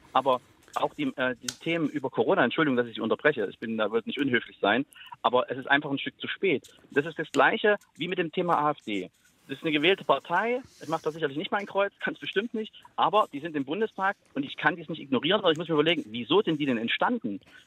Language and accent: German; Leipzig, Saxony, Germany; Ich bin aus Leipzig, wissen Sie, hier sind linksextreme Thematiken brutal.